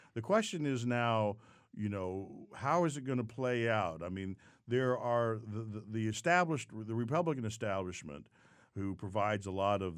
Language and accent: English; Austin, Texas, United States; I'm from Austin, so I love Central Texas, San Marcos, New Braunfels, San Antonio.